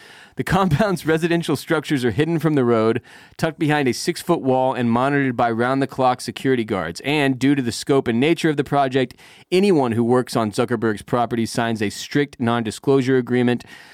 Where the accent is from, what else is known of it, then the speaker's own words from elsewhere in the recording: Houston, Texas, United States; This is a dude who I grew up listening to in Houston